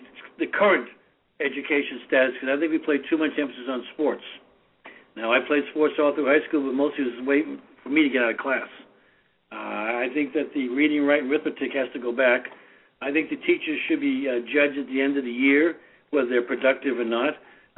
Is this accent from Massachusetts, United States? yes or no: yes; Boston, Massachusetts, United States; accent: Boston; Every afternoon, my teacher would have me read to the class so the class could laugh at my Boston accent.